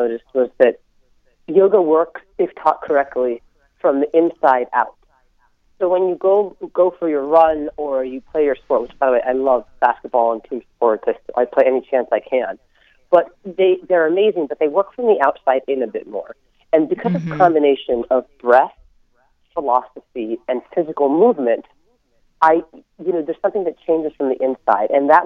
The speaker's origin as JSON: {"language": "English", "region": "California", "country": "United States", "tie": "born or raised there", "said": "I grew up in California, a major athlete my whole life, running about 60 miles a week"}